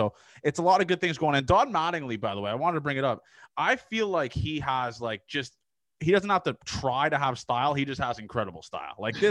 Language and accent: English; Canada; I'm Canadian